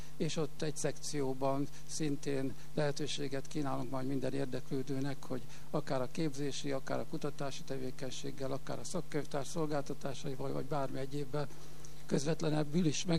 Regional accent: Miskolc, Borsod-Abaúj-Zemplén, Hungary; Én Miskolcon nőttem föl

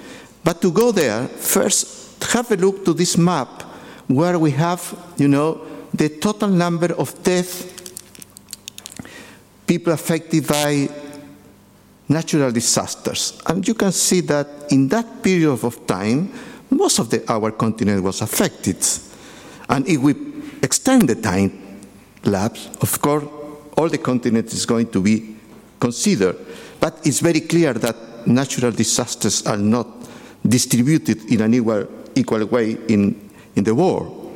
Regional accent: Chile; English is a second language; I am from Chile, so I can tell you that I am coming from the south of the south, no?

